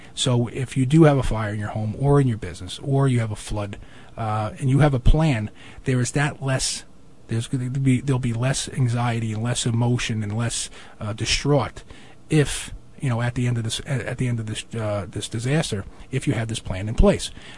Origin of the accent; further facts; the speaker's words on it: United States; I don't know if it's a male thing or what, but as an American, I think there's some more importance in other directions.